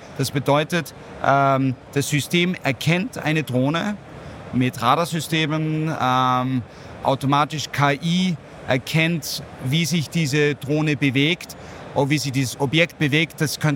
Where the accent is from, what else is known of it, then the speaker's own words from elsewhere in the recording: Austria; Ich bin Österreicher.